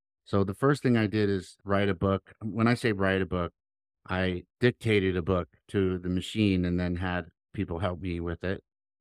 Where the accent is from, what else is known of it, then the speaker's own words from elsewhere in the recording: Oakland, California, United States; And we grew up in Oakland, California, which is in the 80s. It was a dangerous place to be.